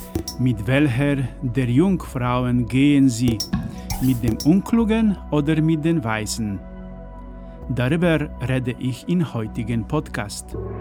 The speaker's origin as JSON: {"language": "German", "country": "Poland", "said": "Das waren die Zeiten des echten Sozialismus in Polen, die Zeiten der Polizeikontrollen in meiner Heimat."}